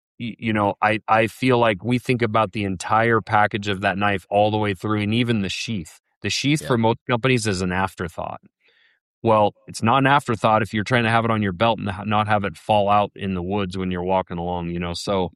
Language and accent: English; Lincoln, Montana, United States; I grew up in the Blackfoot River Valley, and most people in there in Lincoln, Montana are, it's a pretty rural area and they don't make a lot of money.